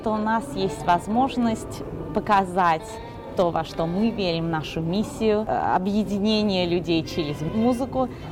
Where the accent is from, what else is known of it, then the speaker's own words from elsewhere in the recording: Russia; now in United States; Мы все откуда-то здесь. Я из России и другие из других стран.